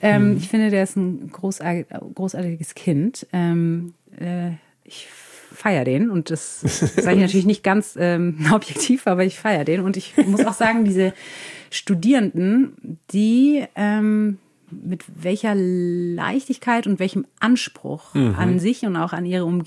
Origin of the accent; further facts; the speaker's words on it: Munich, Bavaria, Germany; Ich komme eigentlich aus München und hatte gar keine Ahnung von Heilbronn.